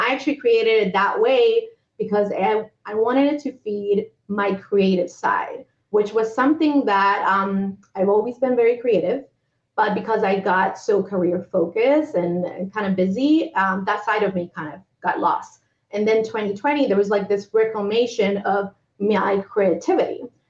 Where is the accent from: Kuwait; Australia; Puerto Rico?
Puerto Rico; we're both from Puerto Rico. We love Puerto Rico.